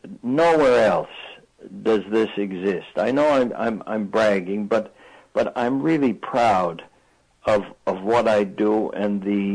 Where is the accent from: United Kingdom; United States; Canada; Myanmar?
Canada; Sydney, Nova Scotia; born there; I was born in Sydney, Cape Breton. Cape Breton is a tiny little island attached to Nova Scotia, the province of Nova Scotia.